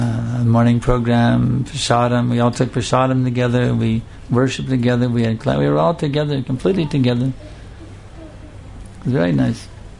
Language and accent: English; United States; now in India; See, I'm from America, but there's no such thing as a joint family in America. So I haven't lived here in India long enough to see any joint families that I can think of.